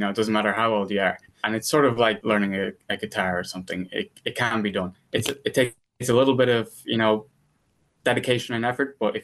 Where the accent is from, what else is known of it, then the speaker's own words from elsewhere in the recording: Ireland; I was the fastest Irish person.